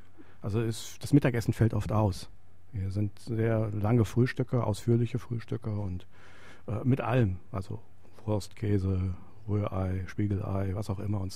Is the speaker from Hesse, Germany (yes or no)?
no; Hamburg, Germany; In Hamburg, wo ich herkomme, kann ich Ihnen das runterbeten.